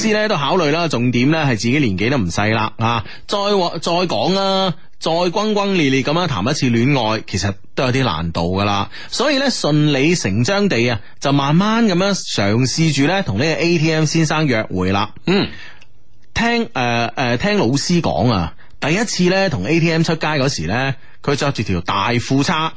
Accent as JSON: {"language": "Cantonese", "country": "Hong Kong", "said": "即系比如我哋港人啦"}